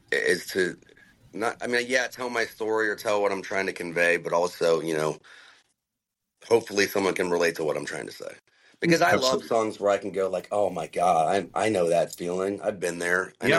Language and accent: English; Cincinnati, Ohio, United States; We're both from Cincinnati. This could be cool.